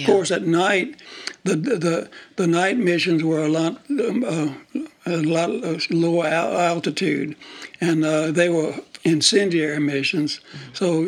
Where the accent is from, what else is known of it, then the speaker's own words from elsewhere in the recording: Jennings, Louisiana, United States; I was from Lafayette. I'm from Jennings.